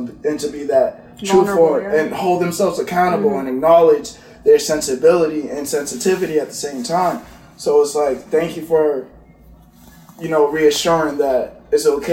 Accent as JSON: {"language": "English", "town": "Boston", "region": "Massachusetts", "country": "United States", "said": "No, I'm from Boston."}